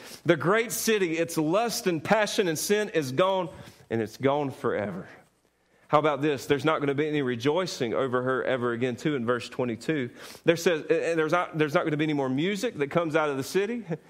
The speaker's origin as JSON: {"language": "English", "country": "United States", "said": "I love this country. I'm thankful that I'm an American."}